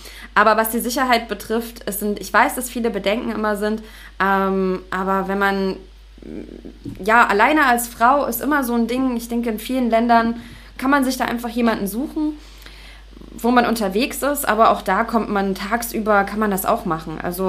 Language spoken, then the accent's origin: German; Leipzig, Saxony, Germany; now in Dahab, Egypt; Ich komme aus Leipzig